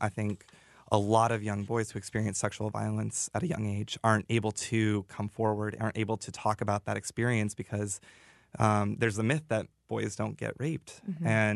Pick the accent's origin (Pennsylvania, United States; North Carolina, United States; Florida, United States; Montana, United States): Montana, United States; Yeah, so I mean, I grew up in Montana, so big cowboy culture there.